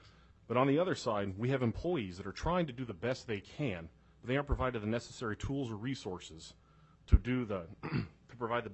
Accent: Anchor Point, Alaska, United States; I was born and raised in Alaska, one of five siblings. I grew up in a cabin in Anchor Point on the Kenai Peninsula.

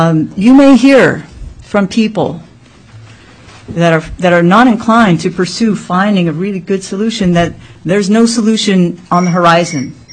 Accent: Alaska, United States; For the record … I'm from Ott Bay.

